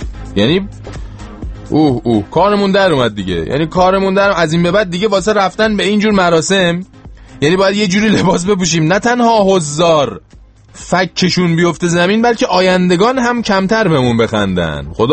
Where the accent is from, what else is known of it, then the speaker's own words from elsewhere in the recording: Iran; moved away as an adult; من خودم که همین 8 ماه پیش 9 ماه پیش اید از ایران اومدم دیگه،